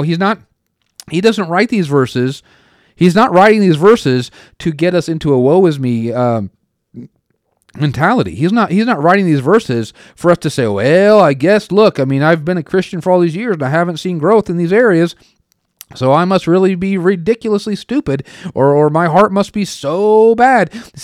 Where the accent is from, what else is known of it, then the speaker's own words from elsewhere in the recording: Oregon, United States; obviously I grew up in Oregon.